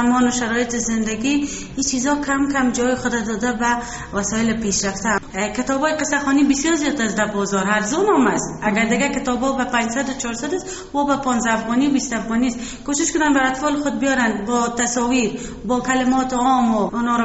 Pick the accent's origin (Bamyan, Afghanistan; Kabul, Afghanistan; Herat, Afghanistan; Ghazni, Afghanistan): Kabul, Afghanistan; ما باشنده شهر کابل هستم و اصلا هم از پدر مادر از کابل هستم و ازدواج هم کردیم خوشبختانه با مردم کابل هست.